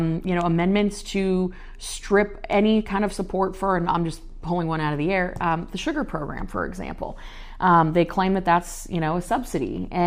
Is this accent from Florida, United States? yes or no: yes; Florida, United States; in my home state of Florida